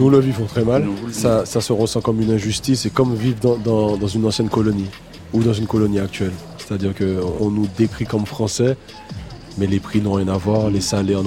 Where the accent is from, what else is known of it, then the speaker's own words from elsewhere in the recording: Martinique; Avant tout, j'ai grandi à Cité d'Ilon, c'est un quartier de Martinique.